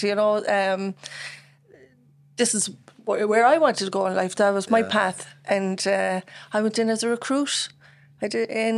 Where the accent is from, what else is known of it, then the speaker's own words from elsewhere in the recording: Bandon, Munster, Ireland; I'm from Bandon, born in St. Finbarr's in 1977 and born and reared in Bandon in Richmond Court, council estate, five of us in the family